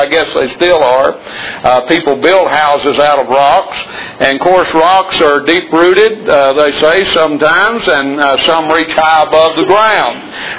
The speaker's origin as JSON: {"language": "English", "region": "Kentucky", "country": "United States", "tie": "born or raised there", "said": "Where I grew up in Kentucky, we had a lot of sandstone."}